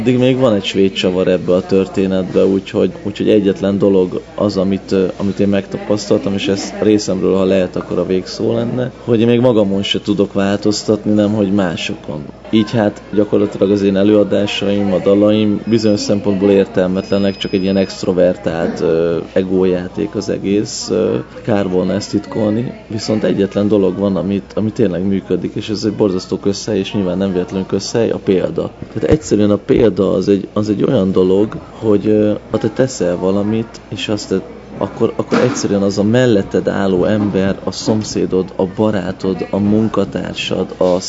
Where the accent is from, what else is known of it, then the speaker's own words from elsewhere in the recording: Hungary; hogy én egy magyarnak születtem erre a földbolygóra